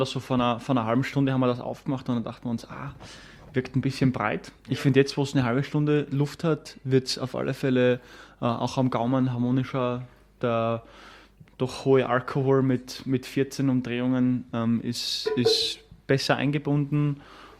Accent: Styria, Austria; Wir wachsen ja mit Sauvignon auf, egal ob... Ja, genau, es ist bei uns in der Südsteiermark ist Sauvignon genauso bedeutend

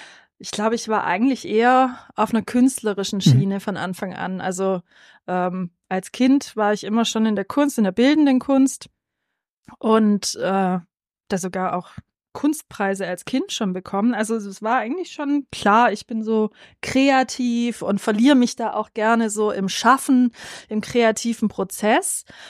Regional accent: Stuttgart, Baden-Württemberg, Germany; born there; Ich bin in Stuttgart geboren. Also ich bin wirklich Stuttgarterin. Ja, mich hält der Kessel. Ich habe zwar so ein paar Ausflüge in meinem Leben schon unternommen, auch in anderen Städten gelebt, aber jetzt bin ich wieder in Stuttgart. Und ich bin auch ganz gerne hier.

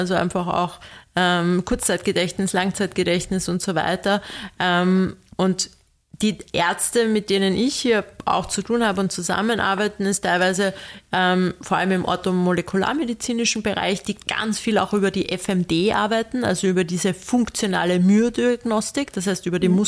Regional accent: Austria; Aber hier ist die Vorgehensweise bei uns in Österreich so geregelt, dass ein Arzt muss diese mikrodosierte Lithiumtherapie quasi anordnen.

